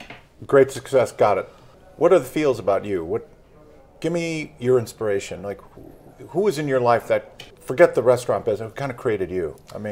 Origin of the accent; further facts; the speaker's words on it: Las Vegas, Nevada, United States; Well, because they knew I was from Vegas. I came in from Vegas to Miami.